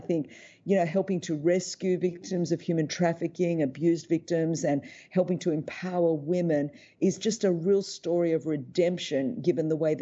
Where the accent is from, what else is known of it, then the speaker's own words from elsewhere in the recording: Sydney, New South Wales, Australia; I was born in Sydney, Australia. It's a beautiful city.